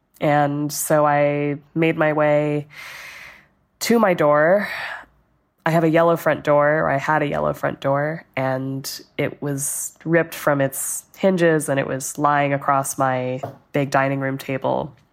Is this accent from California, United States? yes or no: yes; California, United States; And I grew up in California, so I know what an earthquake feels like.